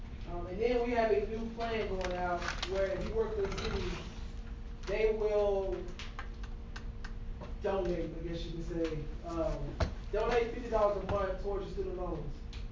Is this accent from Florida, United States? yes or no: yes; Florida, United States; I ran track at Troy University in Troy, Alabama. I'm from Florida